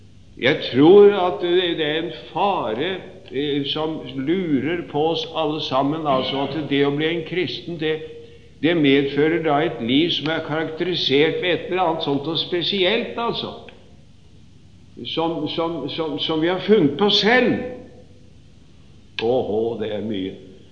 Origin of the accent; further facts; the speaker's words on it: Sarpsborg, Østfold, Norway; born or raised there